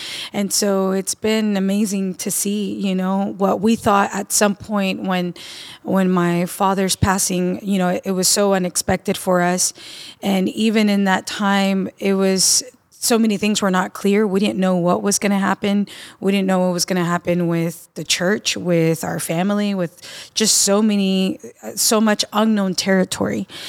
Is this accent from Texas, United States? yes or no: yes; Baytown, Texas, United States; Well, I was born and raised in Baytown, Texas. It's close to Houston, Texas, east side of Houston.